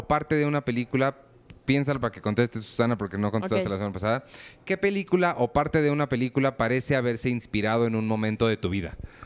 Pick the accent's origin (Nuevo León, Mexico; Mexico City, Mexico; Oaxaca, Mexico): Nuevo León, Mexico; Monterrey; soy de Monterrey